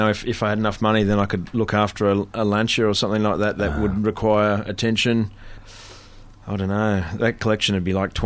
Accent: Australia; because I'm from Bogan Town by the sea and, you know, it's an Australian thing.

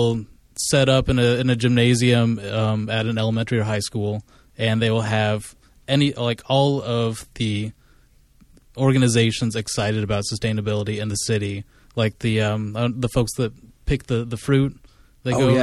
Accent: Salinas, California, United States; I'm actually from Salinas, where he actually grew up.

